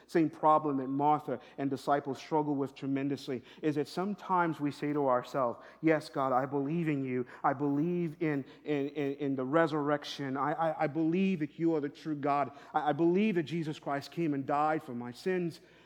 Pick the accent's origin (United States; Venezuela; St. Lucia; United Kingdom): St. Lucia; I grew up in St. Lucia, and my grandmother, I was raised by my grandparents